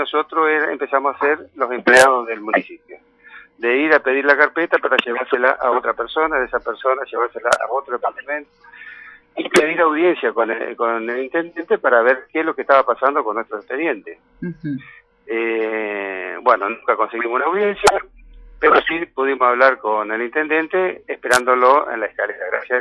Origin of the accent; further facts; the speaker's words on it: Concepción del Uruguay, Entre Ríos, Argentina; Nosotros somos nacido y criado en Concepción del Uruguay, desde Puerto Viejo.